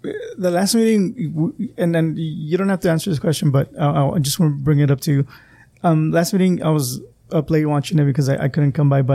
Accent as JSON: {"language": "English", "town": "Calexico", "region": "California", "country": "United States", "tie": "born or raised there", "said": "I mean, I grew up here in Calexico. I got here when I think I was 8 years old."}